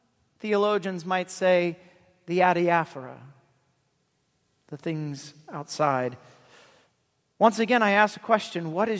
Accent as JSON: {"language": "English", "region": "Iowa", "country": "United States", "tie": "born or raised there", "also_born_or_lived": "Michigan", "said": "We lived in Michigan for 10 years. I grew up in South Central Iowa."}